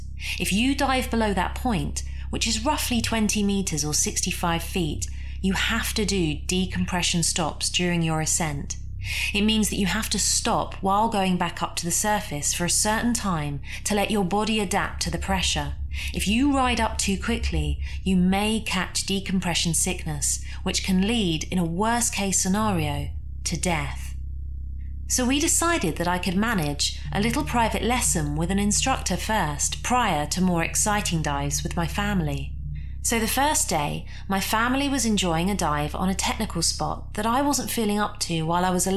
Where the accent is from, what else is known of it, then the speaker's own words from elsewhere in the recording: French Caribbean, France; I'm from the French Caribbean, so it's not unusual to scuba dive during Christmas holidays.